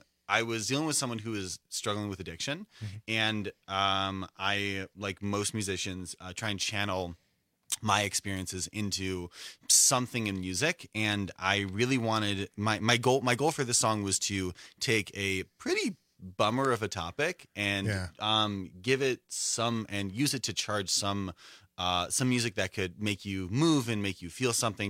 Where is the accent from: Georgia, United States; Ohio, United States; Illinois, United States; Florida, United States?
Illinois, United States; Skokie; So that's a very hotly debated topic, and it's Skokie, S-K-O-I-K-I-E. I would argue that I can say I'm from Chicago, but people who are from Chicago proper strongly disagree.